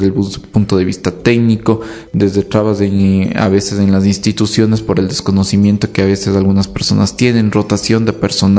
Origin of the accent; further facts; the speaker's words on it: Ambato, Tungurahua, Ecuador; Realmente yo soy de aquí, de Ambato, pero la empresa lo tenemos en Mocha